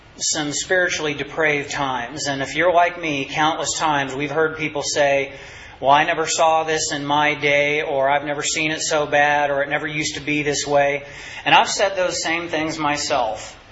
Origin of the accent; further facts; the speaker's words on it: Whidbey Island, Washington, United States; I can see changes from the way things were in the very early 80s when I was growing up on Whidbey Island.